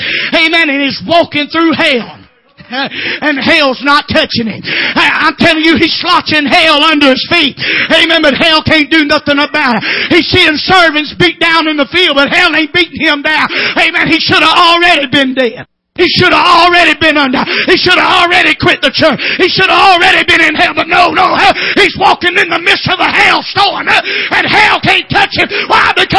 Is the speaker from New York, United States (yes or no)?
no; Georgia, United States; You don't even know where I come from. You know I came from Georgia, don't you?